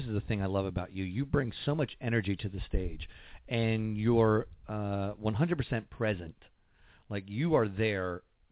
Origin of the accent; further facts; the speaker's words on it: Connecticut, United States; accent: Northeastern accent; I'm an East Coast person also. I'm from Connecticut.